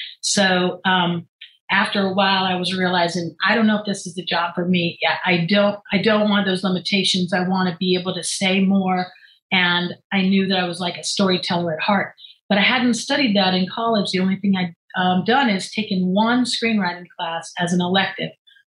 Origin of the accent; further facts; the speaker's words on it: New Orleans, Louisiana, United States; moved away; rediscover like New Orleans, I got an apartment in the French Quarter and I kind of fell in love with my hometown again.